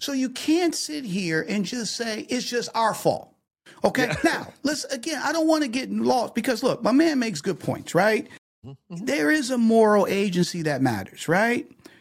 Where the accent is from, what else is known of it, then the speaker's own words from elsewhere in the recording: Detroit, Michigan, United States; I grew up in Detroit, Michigan, in the inner city, okay? Single-parent household.